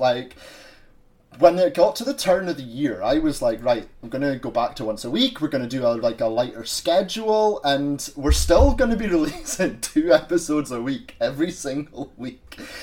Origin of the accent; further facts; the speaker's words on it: Scotland, United Kingdom; So that's the only good thing about being Scottish and being stuck inside, because it is freezing here just now.